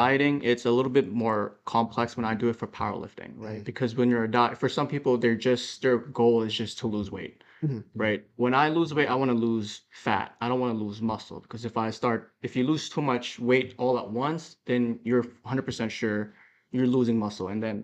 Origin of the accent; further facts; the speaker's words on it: Philippines; moved away; since I moved from the Philippines, I've been here all my whole life.